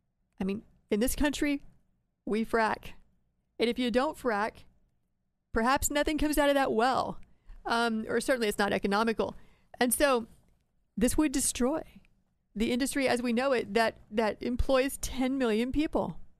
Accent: Ohio, United States; particularly in my home state of Ohio

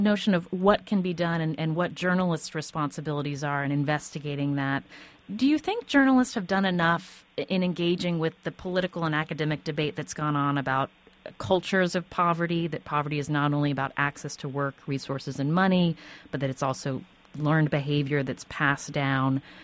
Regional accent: West Virginia, United States; I'm from West Virginia

